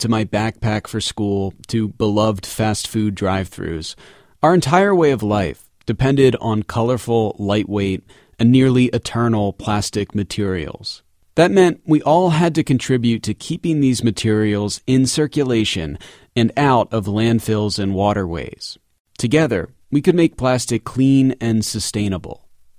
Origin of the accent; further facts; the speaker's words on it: New Jersey, United States; Some states, including my home state of New Jersey, proposed banning single-use plastic.